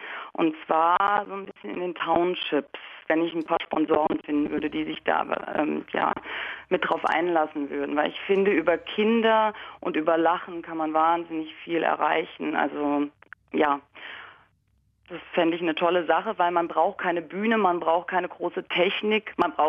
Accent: Frankfurt, Hesse, Germany; Ich bin hier wirklich geboren, hier sogar in der Ecke, wo ich gerade wohne.

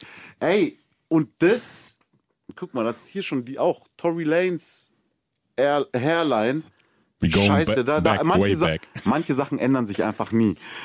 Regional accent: Munich, Bavaria, Germany; von wo ich komme. Und ich bin in München aufgewachsen

